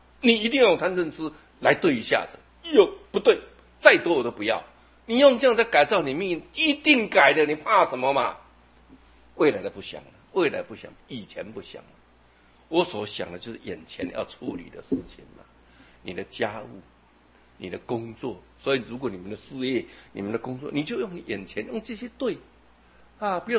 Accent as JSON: {"language": "Chinese", "town": "Jinshan", "region": "New Taipei", "country": "Taiwan", "said": "我们台湾人，金山人"}